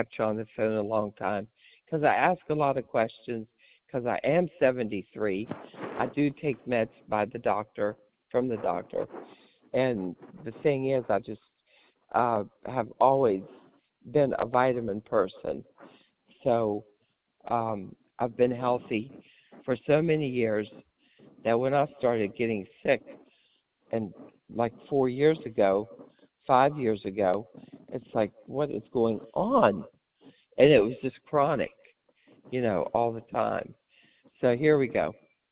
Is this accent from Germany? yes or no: yes; Germany; now in United States; even though I came from Germany.